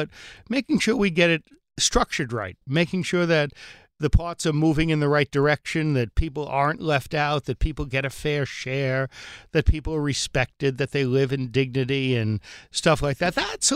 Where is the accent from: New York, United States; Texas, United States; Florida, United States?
New York, United States; Bronx; I'm from the Bronx too.